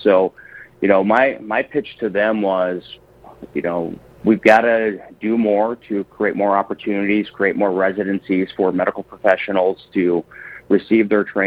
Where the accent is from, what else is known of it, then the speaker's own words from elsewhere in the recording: Marinette, Wisconsin, United States; I grew up in Marinette, Wisconsin, northeast, right on the Wisconsin-UP border.